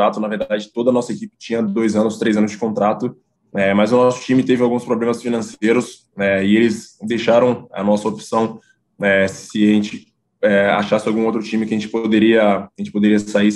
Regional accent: Contagem, Minas Gerais, Brazil; alguns meninos aqui lá da minha cidade, em Contagem, Belo Horizonte

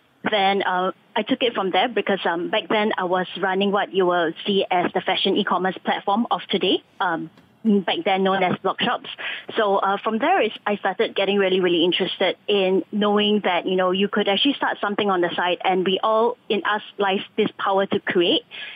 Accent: Singapore; also born or lived in Malaysia; So you're right to say that I'm Singaporean. So while, you know, my life and my work has been based in Malaysia, I've actually spent the last 4 months now locking down and also spending this past couple of months in Singapore.

